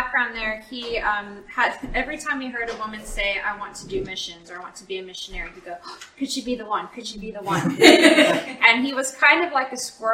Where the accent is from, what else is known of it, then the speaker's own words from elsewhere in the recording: South Africa; He didn't know I was raised in South Africa.